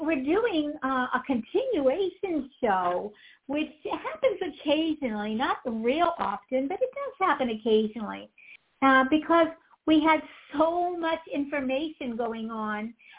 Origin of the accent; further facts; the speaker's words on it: Pittsburgh, Pennsylvania, United States; born there; I have a really soft spot in my heart for Pittsburgh. I was born there. I was born right outside of Pittsburgh.